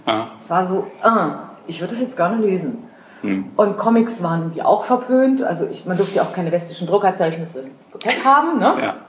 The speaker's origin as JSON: {"language": "German", "region": "West Germany", "country": "Germany", "tie": "born or raised there", "said": "Mutter in Thüringen geboren, Vater stammt richtig mehrere Generationen lang aus Sachsen, aufgewachsen im Westen, weil mein Vater hat es in der DDR nicht mehr gehalten."}